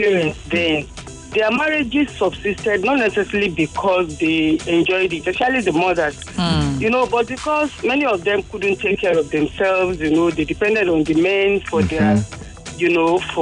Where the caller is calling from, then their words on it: Ikeja, Lagos, Nigeria; I'm calling from Ikeja.